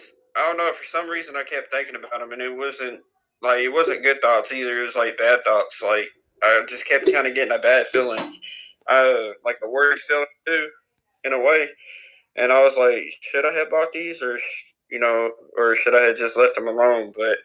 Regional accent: Arkansas, United States; I'm from Arkansas.

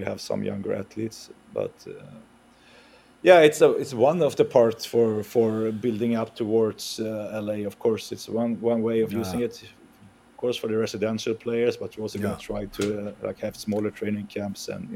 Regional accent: Sweden; No, I'm from Sweden.

